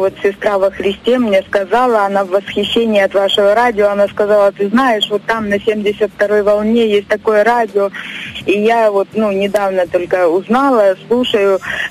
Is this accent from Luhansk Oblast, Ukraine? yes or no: no; Dnipropetrovsk Oblast, Ukraine; Я из Днепропетровской области, Новомосковский район. Церковь «Новое поколение».